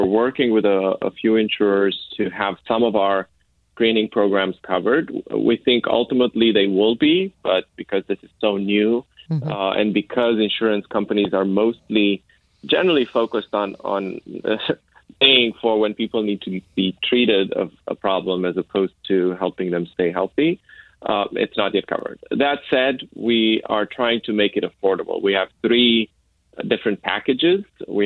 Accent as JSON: {"language": "English", "country": "Romania", "said": "a nonprofit in Romania, which is my home country"}